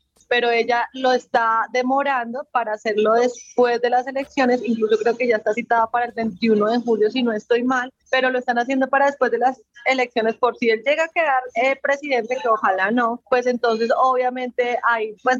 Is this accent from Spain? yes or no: no; Colombia; somos millones los colombianos que ya estamos pidiendo un cambio